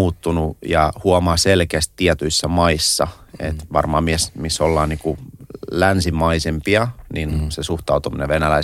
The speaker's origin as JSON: {"language": "Finnish", "country": "Russia", "lives_now": "Finland", "said": "mä oon niinku Venäjältä lähtöisin, aika suomalaistunut ja Suomen intit ja muut käynyt"}